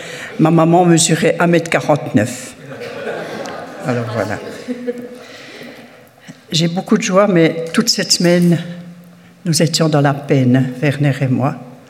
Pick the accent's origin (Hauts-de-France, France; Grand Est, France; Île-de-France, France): Grand Est, France; born there; Je suis née dans les Vosges, en France, le 22 octobre 45.